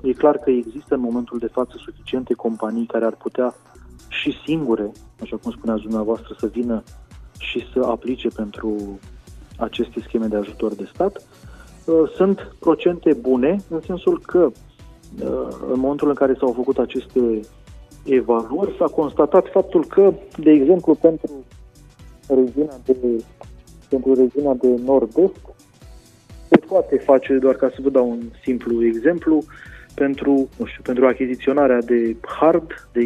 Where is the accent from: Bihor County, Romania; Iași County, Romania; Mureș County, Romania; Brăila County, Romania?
Iași County, Romania; Iași; E o mândrie pentru mine că sunt din Iași, e o mândrie pentru mine că am avut posibilitatea să studiez în Iași.